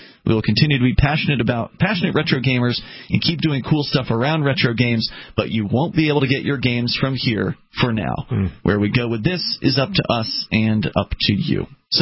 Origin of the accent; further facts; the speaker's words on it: India; now in United States; started MU Paradise 18 years ago because I never got to play many of these amazing retro games while growing up in India